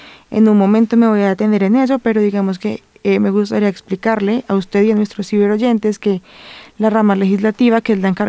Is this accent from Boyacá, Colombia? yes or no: no; Huila, Colombia; porque voy a hablar de Neiva porque soy del Huila